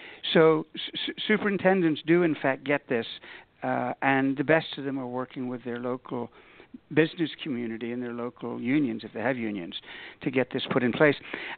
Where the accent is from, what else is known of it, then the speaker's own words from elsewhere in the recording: Ireland; I'm from Ireland. That's not the UK.